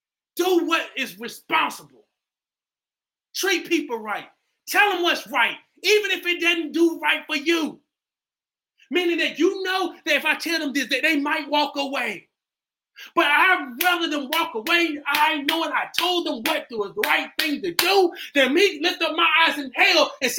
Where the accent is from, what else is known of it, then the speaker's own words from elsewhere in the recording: United States; I'm American. I do whatever I want to do.